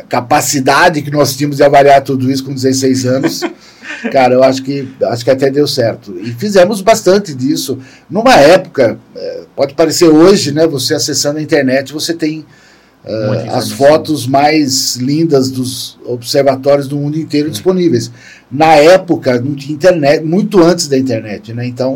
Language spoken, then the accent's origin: Portuguese; Santo André, São Paulo, Brazil; also born or lived in São Roque; now in Sorocaba, Brazil; Meus pais, nós somos de Santo André, mas eu tinha vindo para São Roque e morava em São Roque, estudava em Sorocaba.